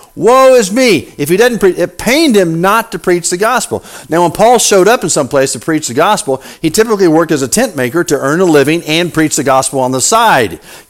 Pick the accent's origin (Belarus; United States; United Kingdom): United States; Edina, Missouri; there was a haunted house literally right down the road from where I was growing up in Edina, Missouri. Edina, Missouri. Anybody ever been to Edina? That's a long ways from here.